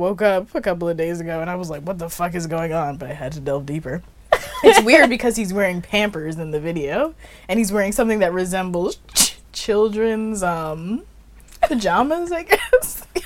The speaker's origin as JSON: {"language": "English", "country": "Jamaica", "said": "Maybe it's because I'm very Jamaican."}